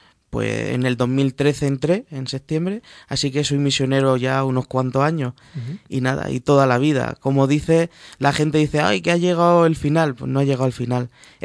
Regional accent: Cartagena, Region of Murcia, Spain; De Cartagena, de la región de Murcia.

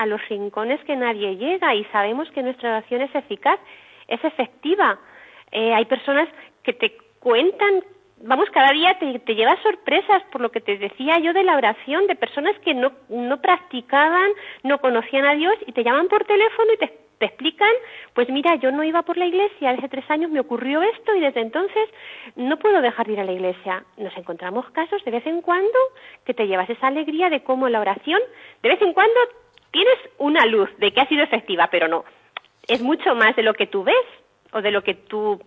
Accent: Socuéllamos, Castilla-La Mancha, Spain; yo soy de Socuéllamos

